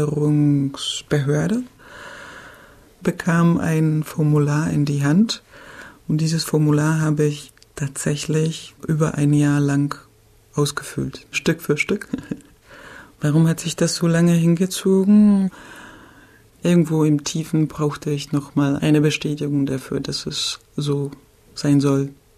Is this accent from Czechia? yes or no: yes; Czechia; German is a second language; now in Germany; Wo ich herkomme, war auf einmal fremd. Ich konnte es nicht verstehen. Die Ausrichtung der tschechischen Regierung